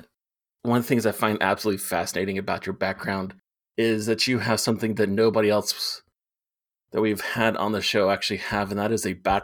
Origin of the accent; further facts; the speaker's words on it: Tallahassee, Florida, United States; I'm from Tallahassee, so I always have to ask if someone else is a Floridian at heart.